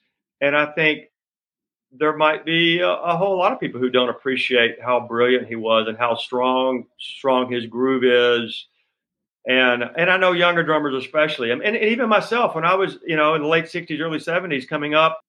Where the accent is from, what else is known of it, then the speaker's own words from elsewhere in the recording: Alabama, United States; I'm from Alabama, and so that was a real point of pride